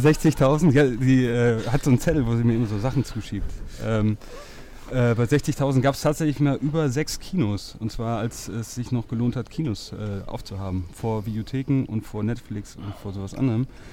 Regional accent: North Rhine-Westphalia, Germany; ich bin tatsächlich am Niederrhein aufgewachsen

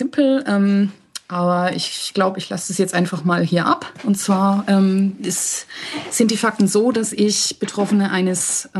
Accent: Herdecke, North Rhine-Westphalia, Germany; born there; Ich kenne nicht mal meine Geburtsstadt, also ich kenne ihren Namen. Das ist Herdecke an der Ruhr, irgendwo im Ruhrpott.

